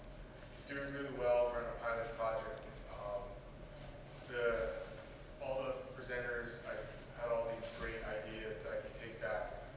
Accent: Honolulu, Hawaii, United States; I'm from Honolulu, Hawaii

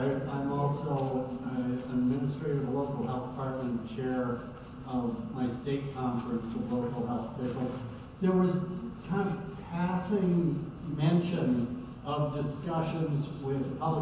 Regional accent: Oregon, United States; And I come from Oregon.

